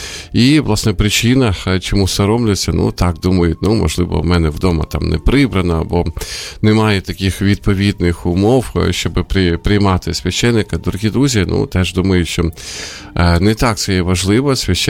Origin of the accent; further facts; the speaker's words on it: Sumy Oblast, Ukraine; От, власне, моя рідна Сумська область, вчора 5 людей загинуло.